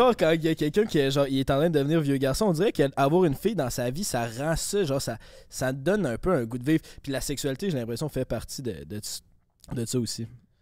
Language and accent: French; Saint-Lambert-de-Lauzon, Quebec, Canada; Saint-Lambert de Lauzon, banlieue de Québec aussi, campagne.